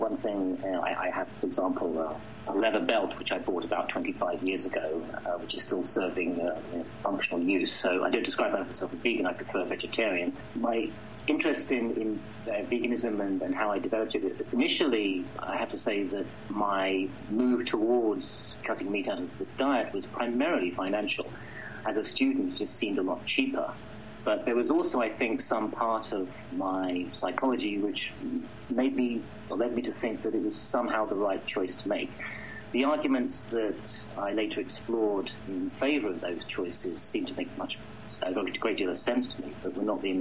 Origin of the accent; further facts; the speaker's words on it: London, United Kingdom; like most people growing up in Britain, I'm from London, England originally. I grew up in a thoroughly meat-eating environment.